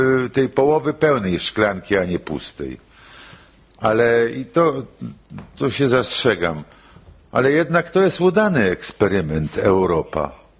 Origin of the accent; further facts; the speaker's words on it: Poland; first language Polish; English is a second language; My account is that in English I can express about 20-30% of that I can do in Polish, in my native